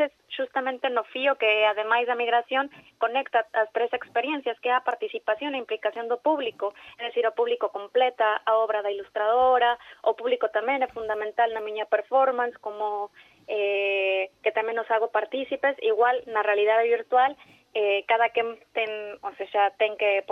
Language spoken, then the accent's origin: Galician; Mexico; now in Galicia, Spain; é migrante, igual que a min, que son de México.